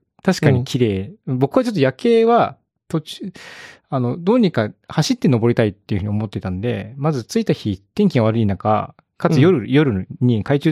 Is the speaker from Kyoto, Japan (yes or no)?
yes; Kyoto, Japan; で、それで、京都から来たんですって言うと、なんかその、京都にはかなわないわ、みたいな感じのテンションになるときないですか？